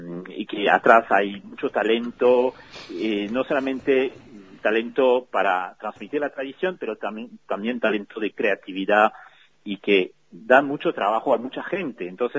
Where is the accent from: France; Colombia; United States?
France; Spanish is a second language; Sí, soy francés.